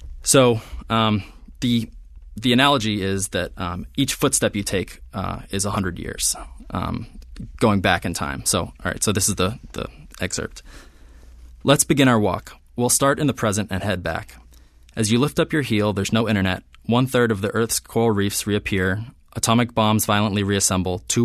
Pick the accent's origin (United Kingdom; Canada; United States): United States; New England; But I grew up in New England where you know, everything's covered by trees